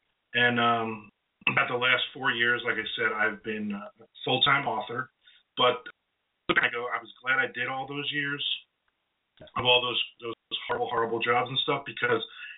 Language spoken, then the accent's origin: English; New Jersey, United States; moved away as an adult; now in Florida, United States; I am originally from born and bred in New Jersey, moved down to sunny Florida about a dozen years ago.